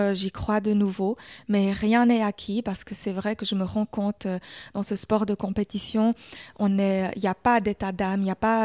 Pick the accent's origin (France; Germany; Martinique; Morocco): Germany; now in Switzerland; je suis allemande, mais je vis en Suisse.